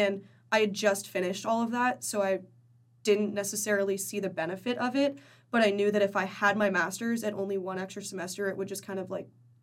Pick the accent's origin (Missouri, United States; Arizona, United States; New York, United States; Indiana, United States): Arizona, United States; Anthem; I grew up in Anthem, Arizona. My parents still live there and went to Boulder Creek High School